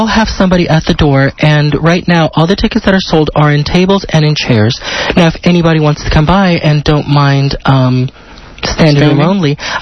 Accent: El Paso, Texas, United States; also born or lived in Veracruz, Mexico; now in Houston, United States; I was born in Mexico, in Veracruz, Mexico, and then grew up in El Paso, and now I'm in Houston.

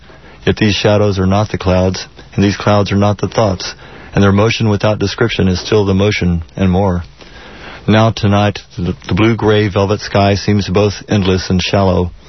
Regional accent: Pasadena, Texas, United States; also born or lived in Houston; I was born in Houston at the, mm-hmm, old Herman Hospital, but I was brought to our home in Pasadena when Pasadena was still mostly open prairies before suburban developments were there.

